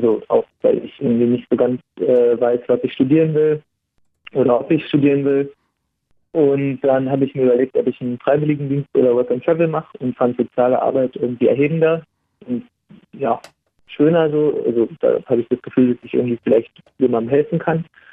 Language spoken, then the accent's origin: German; Potsdam, Brandenburg, Germany; ich komme eigentlich aus Potsdam, deswegen ist da der Vergleich irgendwie naheliegend.